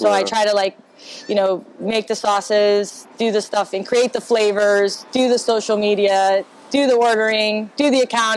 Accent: Tarpon Springs, Florida, United States; So, I'm born and raised in Tarpon Springs.

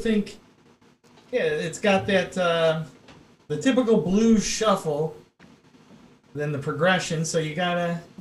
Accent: Chicago, Illinois, United States; I grew up in the Chicago area, so come on. Got to have a little love for the Chicago blues.

